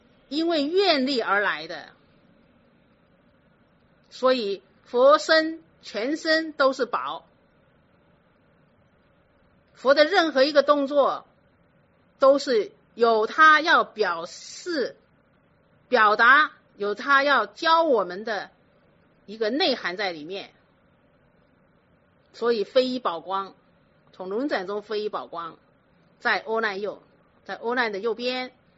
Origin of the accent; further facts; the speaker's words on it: China; 所以我们中国人就是自私，就是考虑到自己